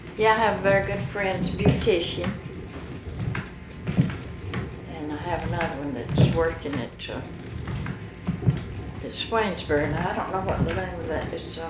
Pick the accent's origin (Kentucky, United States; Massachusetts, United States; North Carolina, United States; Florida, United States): Kentucky, United States; born there; I was born in Bullitt County, is all I can say.